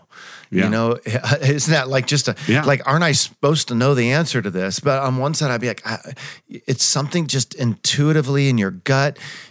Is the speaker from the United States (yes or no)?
yes; California, United States; I love California. I'm a Californian.